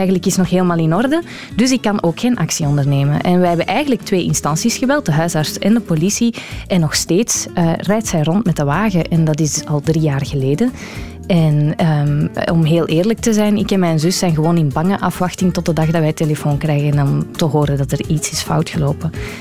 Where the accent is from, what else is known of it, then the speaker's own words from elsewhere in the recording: Schoten, Flanders, Belgium; ik en mijn zus, wij proberen eigenlijk al 3 jaar om mijn oma te doen stoppen met autorijden.